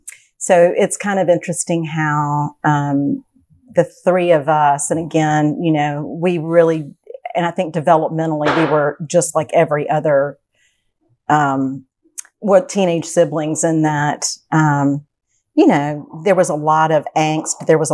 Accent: Sacramento, California, United States; born there; I was born on McClellan Air Force Base in Sacramento, California, while my dad was stationed there as a doctor in the military in the Air Force.

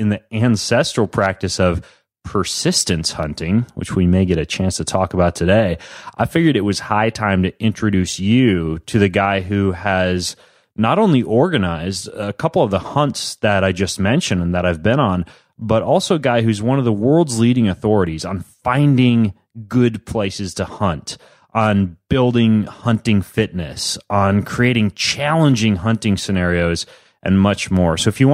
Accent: Washington, United States; I was hunting whitetail deer here in my home state of Washington.

